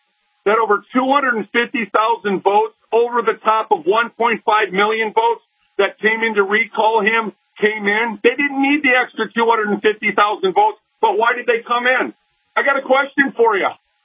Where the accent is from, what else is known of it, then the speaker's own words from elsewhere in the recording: Minnesota, United States; I said, I'm from Minnesota. I said, we're called a liberal state too.